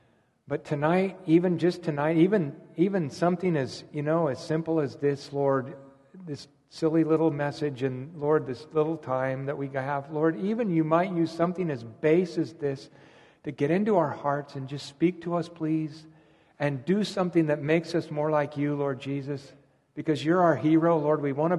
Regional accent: California, United States; people like myself, who I came from California, the land of fruits and nuts. I don't know, left coast. Yeah, I know all those jokes. I was an accountant there

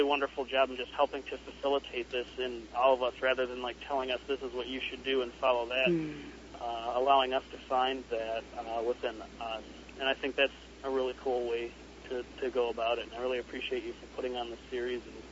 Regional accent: Michigan, United States; Oh, I'm from Michigan.

